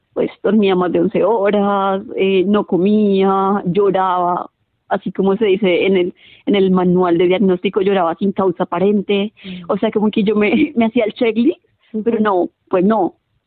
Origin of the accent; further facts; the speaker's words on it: Bogotá, Colombia; also born or lived in Sydney; now in Melbourne, Australia; estaba viviendo en Sydney, y en el tren conocí una chica que es de Bucaramanga, Colombia, yo soy de Bogotá, y ella y yo, bueno, compaginamos, nos conocimos, llegamos acá a Melbourne las dos